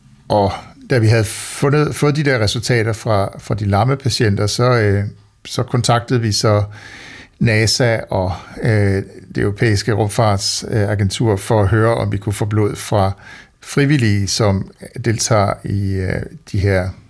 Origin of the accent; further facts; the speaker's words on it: Jutland, Denmark; Nu er jeg også jyde